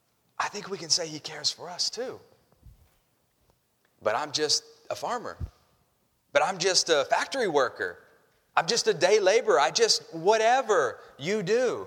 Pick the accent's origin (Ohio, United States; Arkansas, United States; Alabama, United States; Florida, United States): Arkansas, United States; Fayetteville; Well, I know where I'm from in Arkansas. If people ask me where I'm from, I say, I'm near Fayetteville, Ark